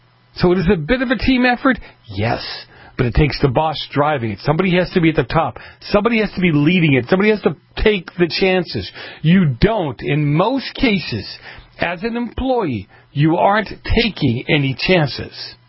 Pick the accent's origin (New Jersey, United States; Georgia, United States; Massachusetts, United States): Massachusetts, United States; Boston; I grew up in Boston.